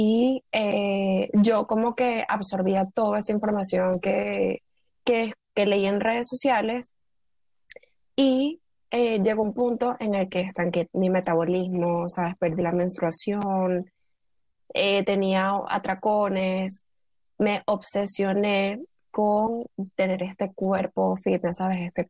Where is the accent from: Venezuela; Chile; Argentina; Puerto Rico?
Venezuela; now in Spain; yo soy venezolana, llegué aquí a España hace 6 años